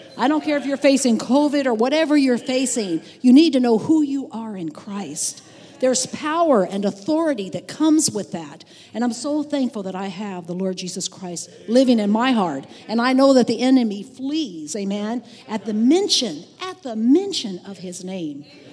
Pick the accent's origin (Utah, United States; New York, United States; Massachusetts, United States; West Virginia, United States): West Virginia, United States; I remember going back one time to West Virginia. I'm from West Virginia.